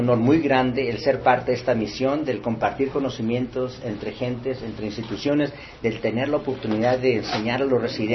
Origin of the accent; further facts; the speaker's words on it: Mexico; porque yo soy mexicano, yo crecí aquí de una forma muy humilde